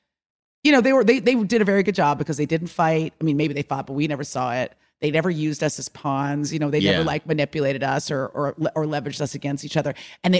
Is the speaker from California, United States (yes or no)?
yes; California, United States; Oh, I grew up in the Bay Area.